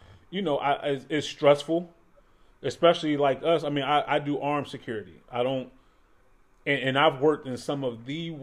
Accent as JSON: {"language": "English", "town": "Philadelphia", "region": "Pennsylvania", "country": "United States", "said": "I'm from Philly."}